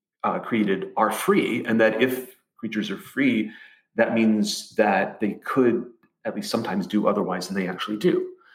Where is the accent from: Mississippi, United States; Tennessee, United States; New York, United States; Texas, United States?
Tennessee, United States; Memphis; accent: Southern; I am from Memphis, by the way. That's not an affectation. I realize my accent is all off, but I'm entitled to y'all.